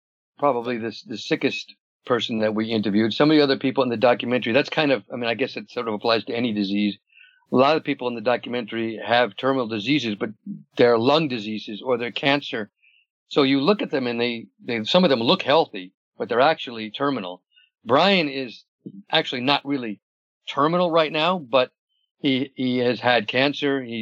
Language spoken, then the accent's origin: English; United States; moved away as an adult; now in Netherlands; Basically, I'm originally from the States. I live now in Holland. I've lived here for about 25 years